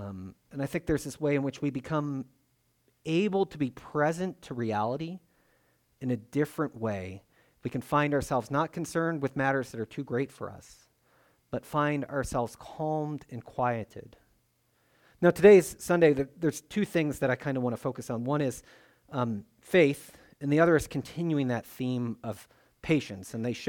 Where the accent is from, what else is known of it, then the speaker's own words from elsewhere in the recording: United States; I mean, for me, it's like, I'm an American.